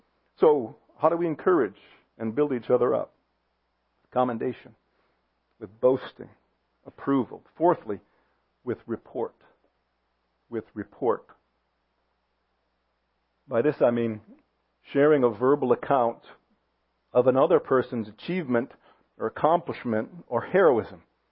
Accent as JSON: {"language": "English", "region": "Michigan", "country": "United States", "said": "I'm from Michigan. And in many ways, Michigan in general, Detroit in particular, was built by Henry Ford."}